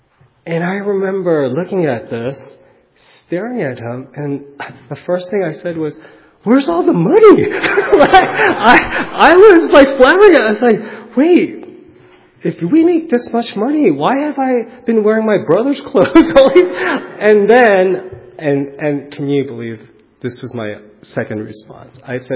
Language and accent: English; New York City, New York, United States; My father, for all his quirks, he was a dentist when we were growing up in New York City.